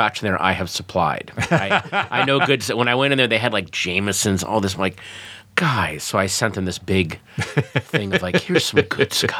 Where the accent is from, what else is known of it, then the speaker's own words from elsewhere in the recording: Virginia, United States; I grew up in the Northern Virginia suburbs, which outside of D.C., there's no accent, there's no nothing.